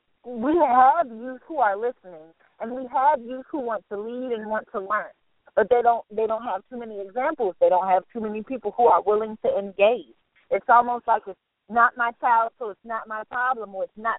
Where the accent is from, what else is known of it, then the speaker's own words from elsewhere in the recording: Washington, District of Columbia, United States; I'm coming from the District of Columbia, and people have their ideas about the nation's capital